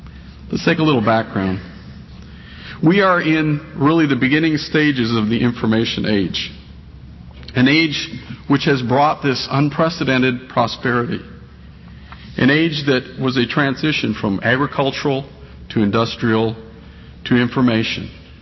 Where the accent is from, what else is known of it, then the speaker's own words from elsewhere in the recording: Florida, United States; we're from Florida, so we think about hurricanes.